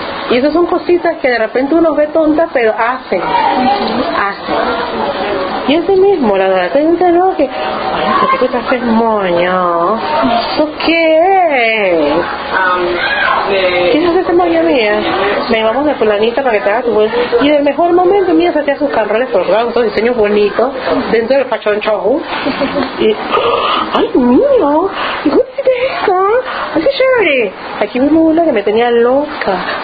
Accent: Panama; porque somos panameños.

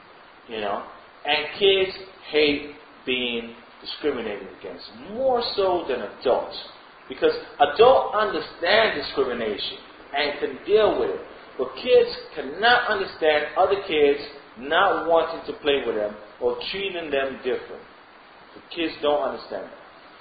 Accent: Panama; But then I tell them, "Oh yeah, I'm Panamanian."

